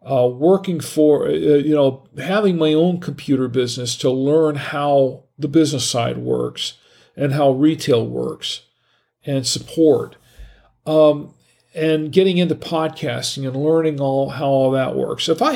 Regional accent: Gainesville, Florida, United States; born there; also born or lived in North Carolina; now in Charlotte, United States; I was born in Florida. I was born in Gainesville. I was born in Florida. Florida was my home. And I lived in North Carolina for 10 years when I was a kid, but I never liked it.

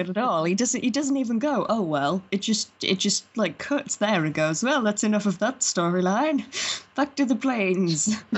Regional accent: United Kingdom; Like, as a British person, I was out British just by watching this film.

